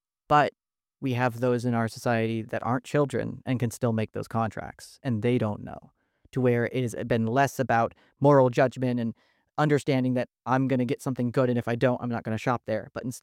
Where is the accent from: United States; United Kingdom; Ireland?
Ireland; I'm not Italian. I'm an Irish guy, so...